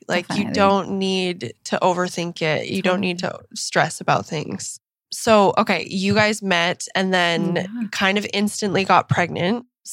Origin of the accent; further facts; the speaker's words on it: Maine, United States; Because I'm from Maine. So it's like everybody back home.